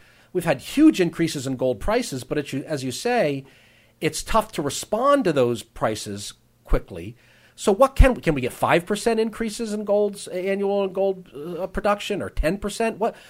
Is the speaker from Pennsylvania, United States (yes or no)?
yes; Pennsylvania, United States; Philadelphia, where, I grew up near Philadelphia.